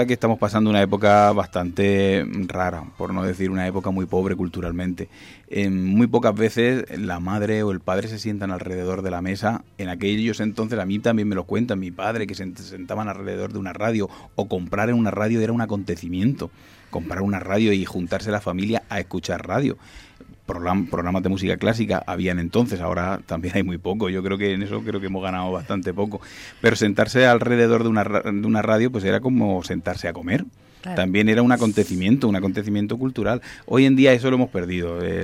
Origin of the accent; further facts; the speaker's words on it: Spain; cuando salimos de aquí, de España, sobre todo los que somos profesionales y nos vamos a cualquier otro país